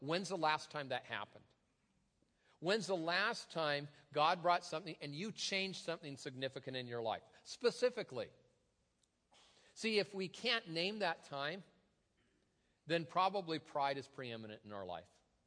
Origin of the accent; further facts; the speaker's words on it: Tacoma, Washington, United States; I've told you before, I'm from the Cultural Center of the Universe, Tacoma, Washington.